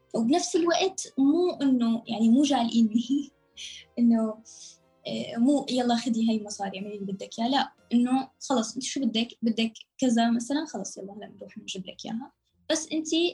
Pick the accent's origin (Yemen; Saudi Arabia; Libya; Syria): Syria; also born or lived in Amman, Jordan; now in Istanbul, Turkey; طلعنا من سوريا على لبنان، من لبنان ردينا رجعنا على سوريا، قعدنا فترة شهر، بعدين طلعنا من بلودان على عمان، قعدنا لمدة 3.5 سنين بعمان بالأردن، بعدين من الأردن على تركيا.